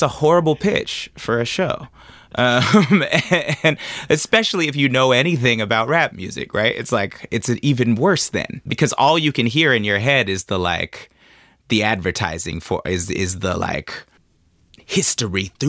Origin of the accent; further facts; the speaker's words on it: Oakland, California, United States; an organic grocery store when I was growing up in Oakland.